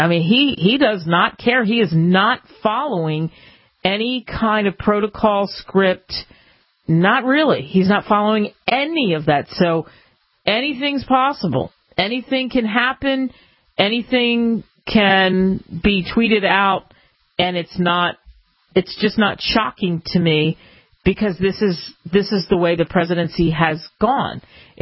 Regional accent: Northeast, United States; now in Arizona, United States; because I grew up like you in the Northeast, and sometimes we go back there

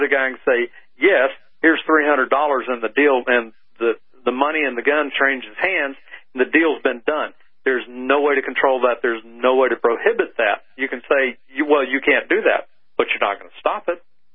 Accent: Arizona, United States; In Arizona, we've got, which is my home state

